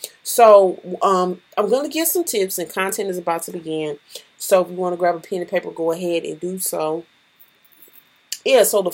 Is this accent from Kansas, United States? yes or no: no; Houston, Texas, United States; I'm from Houston, Texas.